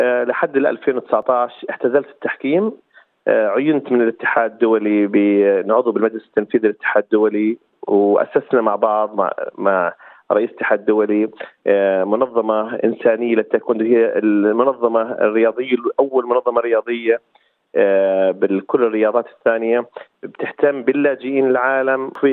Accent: Jordan; أنا مولود بالأردن، عشت بالأردن معظم بداية حياتي

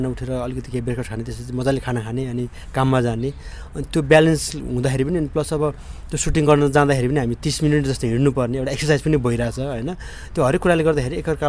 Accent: Nirmal Danda, Koshi Province, Nepal; म टोरभन्दा नै दुर्गम ठाउँमा हुर्केको मान्छे हो होइन, पूर्वको खोटाङको एउटा निर्मल डाँडा भन्ने गाउँ थियो, यो त्यो ढोरपाटनभन्दा दुर्गम गाउँ थियो। जुन बेला म हुर्केँ त्यतिखेर त गाडीहरू केही थिएन

